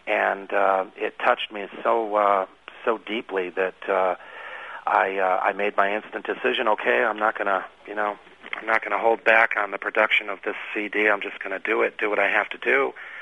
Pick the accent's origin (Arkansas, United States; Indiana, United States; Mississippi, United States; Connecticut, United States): Connecticut, United States; For me, I grew up in Connecticut originally, but I had a lot of friends from other countries.